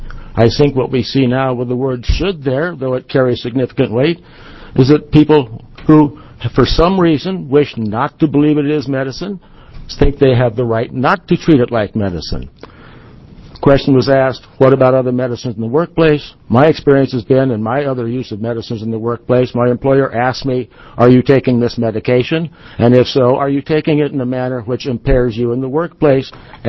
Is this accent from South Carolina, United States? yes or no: no; Williams, Oregon, United States; I'm from Williams, Oregon.